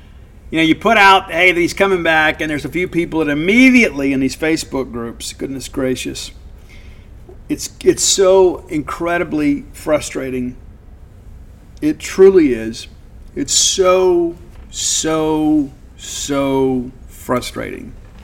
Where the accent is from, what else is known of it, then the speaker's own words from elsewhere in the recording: Mississippi, United States; And I'm from South Mississippi, so we have to have ranch on all, every bit of that, right?